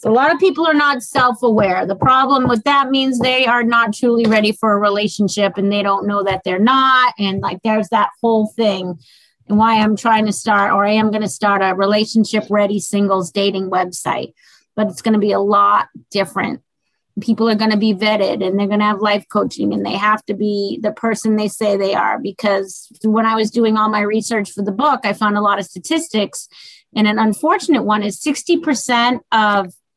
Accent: Boston, Massachusetts, United States; I'm from Boston. We're hardcore girls. We just say what we want.

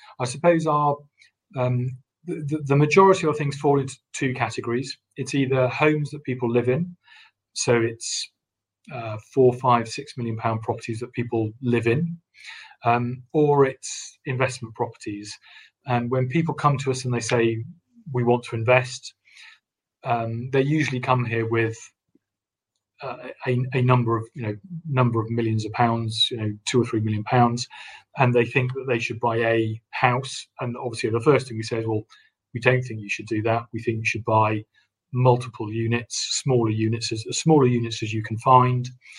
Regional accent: North West England, United Kingdom; I'm from the north of England. I'm from Cheshire.

